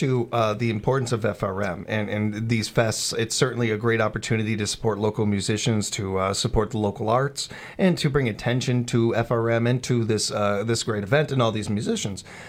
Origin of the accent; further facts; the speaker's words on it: Chicago, Illinois, United States; I grew up in Chicago, one of the homes of music.